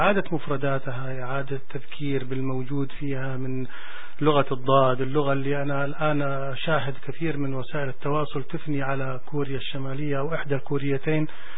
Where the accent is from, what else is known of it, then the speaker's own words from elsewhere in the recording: Saudi Arabia; now in Canada; جيت من السعودية.